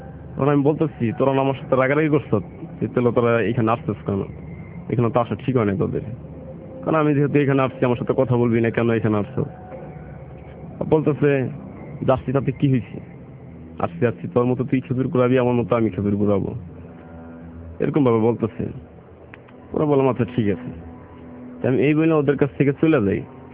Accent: Dhaka, Dhaka Division, Bangladesh; এই ঘটনাটার পরে আমি ঢাকা চলে আসি, পরে থেকে আমি এইখানেই বড় হয়েছি।

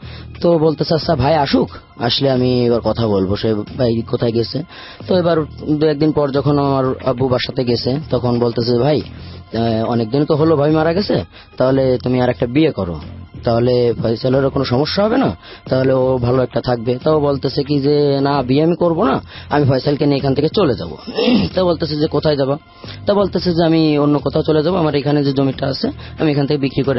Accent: Khulna, Khulna Division, Bangladesh; born there; আমার জন্ম খুলনাতে, খুলনা চন্দলি মহল গাজীপাড়া গ্রামে।

